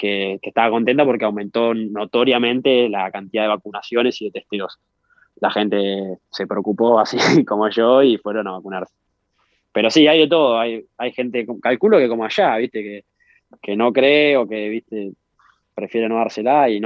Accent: Argentina; yo siendo argentino o ellos mismos siendo neozelandeses, hay que pagarlo y es caro. Y bueno, eso en nuestro país, por suerte, no es, es público y gratuito.

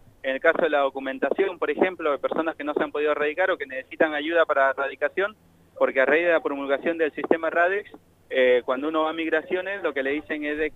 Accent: Peru; now in La Plata, Argentina; Soy de Perú.

